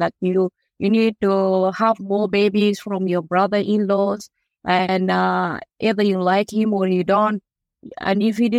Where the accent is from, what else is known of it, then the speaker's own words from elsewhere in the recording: South Sudan; English is a second language; I'm from South Sudan.